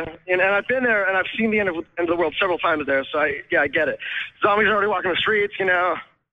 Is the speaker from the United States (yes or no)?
yes; Los Angeles, California, United States; We're from Los Angeles. So then 5 years ago, started playing, you know, around, you know, Hollywood on the Sunset Strip and booking a lot of shows around there.